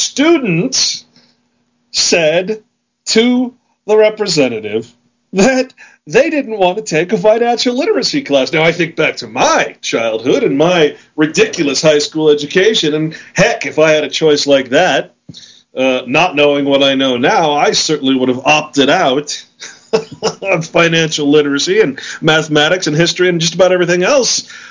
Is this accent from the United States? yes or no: yes; Utah, United States; You know, I'm from Utah. We've got some pretty crazy things going on here.